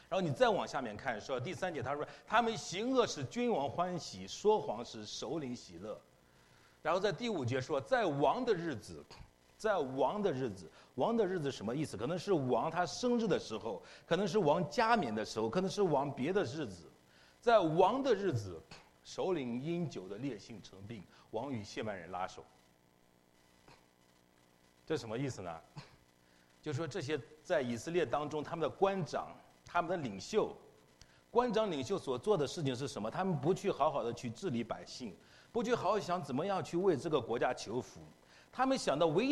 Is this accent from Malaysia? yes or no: no; North China, China; 我从小是在北方的农村长大的